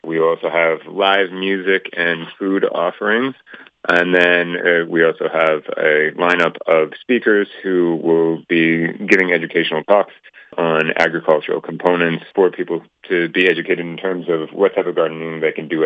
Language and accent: English; Calgary, Alberta, Canada; now in Trochu, Canada; I was once from Calgary. I moved to Trochu, a small town, so that I could learn to be closer to my food.